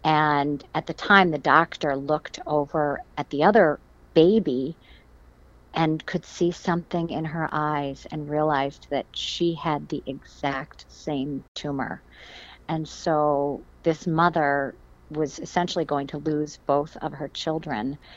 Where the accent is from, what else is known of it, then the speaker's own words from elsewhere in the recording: East Coast, United States; now in Chicago, United States; And then I was from the East Coast and moved out to Chicago to go to Northwestern